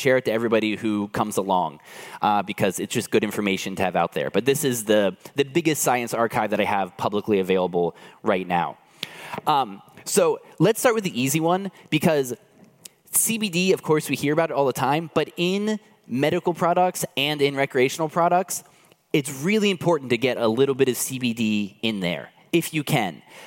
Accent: United States; now in France; I live here in France now, but I grew up in the States, and that's where most of my network is.

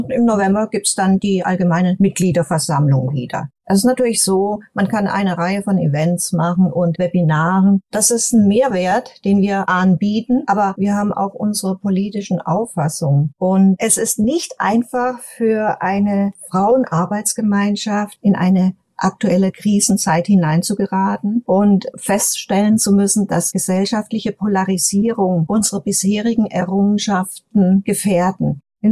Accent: Hesse, Germany; übrigens stamme ich aus Hessen

